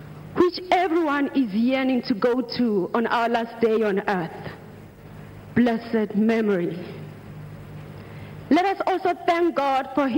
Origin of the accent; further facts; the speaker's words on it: South Africa; also born or lived in Nigeria; I am from South Africa and Nigeria.